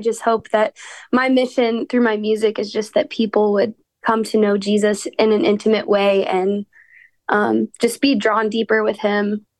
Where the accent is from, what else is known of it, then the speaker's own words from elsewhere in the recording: Montrose, Colorado, United States; now in Pace, United States; I actually grew up in the mountains of Colorado, in a small town called Montrose. So it's in like a valley surrounded by mountains.